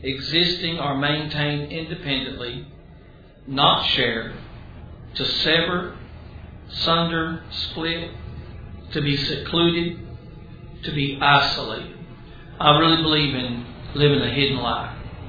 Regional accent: Dallas, Texas, United States; when I was a 12-year-old boy growing up in Dallas in a church there

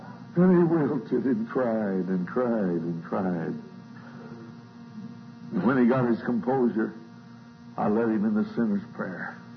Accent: United States; now in California, United States; from the States. I live in California.

